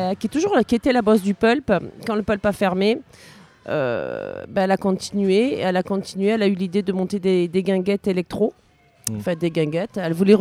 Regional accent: Montpellier, Occitanie, France; Je viens de Montpellier.

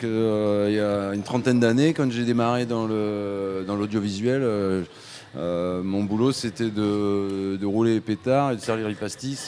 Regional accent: Saint-Raphaël, Provence-Alpes-Côte d'Azur, France; moi, j'ai été élevé sur la côte d'Uzur, du côté de Saint-Raphaël, dans un cadre magnifique. Et puis, professionnellement, je suis vite monté en région parisienne.

